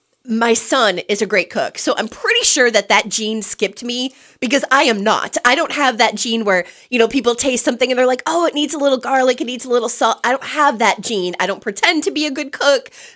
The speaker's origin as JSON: {"language": "English", "region": "Wisconsin", "country": "United States", "tie": "born or raised there", "said": "I mean, I grew up in Wisconsin. Venison, that was, that was our staple."}